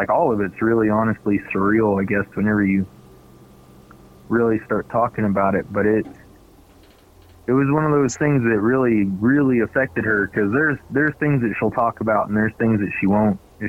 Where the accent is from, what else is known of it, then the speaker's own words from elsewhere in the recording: Arapahoe, Oklahoma, United States; I grew up in Arapahoe, Oklahoma, next to a creek and a huge tree line and fields as far as you could see, and back then, like, we didn't have neighbors or anything.